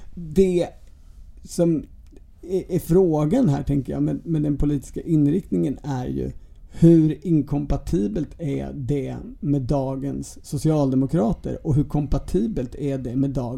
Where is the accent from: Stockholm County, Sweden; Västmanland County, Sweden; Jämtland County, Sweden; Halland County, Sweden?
Jämtland County, Sweden; Jag kommer från Jämtland